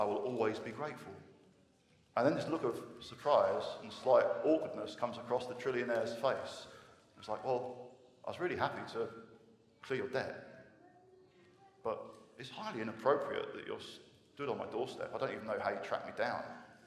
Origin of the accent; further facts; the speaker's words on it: United Kingdom; sometimes maybe as a Brit we can be a bit like this.